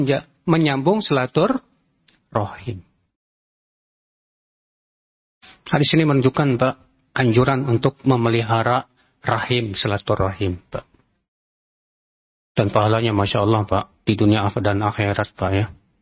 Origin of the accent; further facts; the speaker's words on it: Java, Indonesia; Kalau kita orang Jawa, gak tahu.